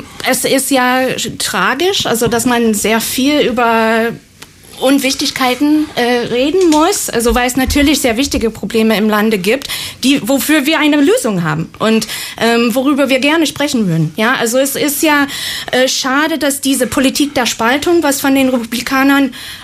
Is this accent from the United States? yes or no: yes; United States; now in Germany; die Themen, die uns besonders treffen als Amerikaner im Ausland